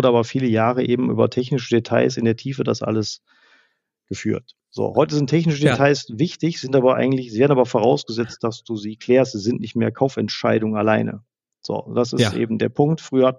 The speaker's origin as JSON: {"language": "German", "region": "Rhineland", "country": "Germany", "said": "als Rheinländer"}